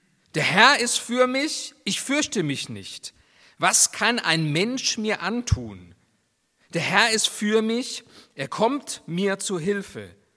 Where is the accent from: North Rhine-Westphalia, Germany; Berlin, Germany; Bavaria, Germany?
Bavaria, Germany; Nuremberg; ich bin in Nürnberg aufgewachsen